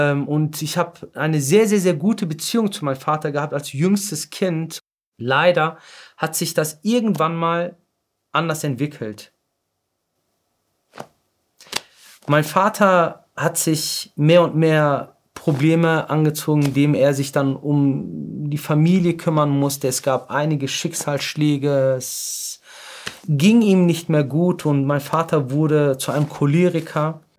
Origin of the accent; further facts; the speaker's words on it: North Rhine-Westphalia, Germany; Ich bin im Ruhrgebiet geboren, aufgewachsen und wenn man mich fragt, was ich bin, also bin ich jetzt ein Kurde, Türke oder ein Deutscher, würde ich ganz klar sagen, ich bin ein Ruhrpotter.